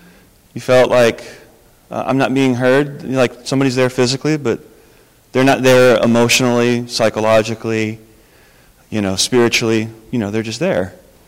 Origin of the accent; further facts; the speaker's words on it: Colorado, United States; I don't like either team, because growing up in Colorado, you don't like the Chiefs.